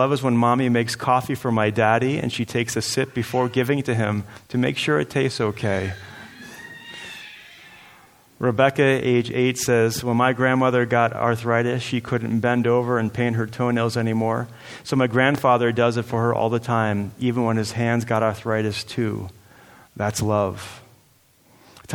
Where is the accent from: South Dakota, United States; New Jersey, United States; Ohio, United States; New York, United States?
New Jersey, United States; also born or lived in Chicago; now in Wellington, United States; I was raised out in East Coast, New Jersey. I went to Moody Bible Institute, was there in Chicago for 8 years.